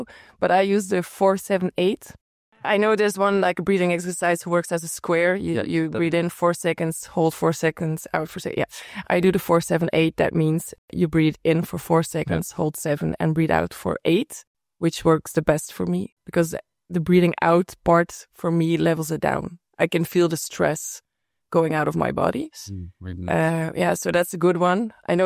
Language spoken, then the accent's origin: English; Belgium; English is a second language; now in Netherlands; especially because I'm from Belgium.